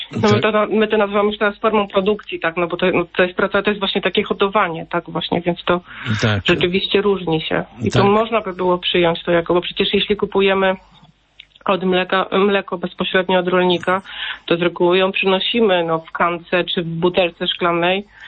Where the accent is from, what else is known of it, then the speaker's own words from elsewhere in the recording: Podlaskie Voivodeship, Poland; ja wychowałam się w takiej dość malowniczej scenerii Podlasia.